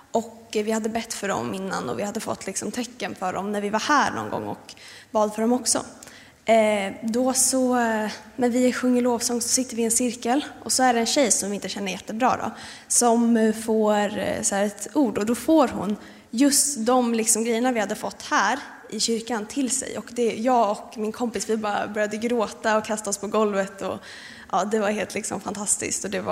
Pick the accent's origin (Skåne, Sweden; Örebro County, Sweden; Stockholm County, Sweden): Örebro County, Sweden; Kumla; also born or lived in Gothenburg; Jag är född i Göteborg, men när jag var ett år så flyttade vi till Kumla. Och sen har jag bott i samma hus och uppvuxen här i den här församlingen.